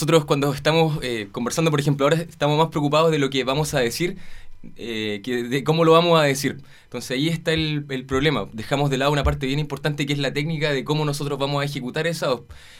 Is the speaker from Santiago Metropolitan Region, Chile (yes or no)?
no; Concepción, Biobío, Chile; now in Osorno, Chile; Bueno, yo soy de Concepción y llegué el año pasado a Osorno